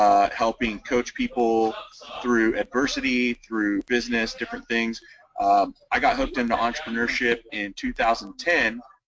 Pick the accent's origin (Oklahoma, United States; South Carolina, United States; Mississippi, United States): Oklahoma, United States; Tulsa; I'm from Tulsa, Oklahoma.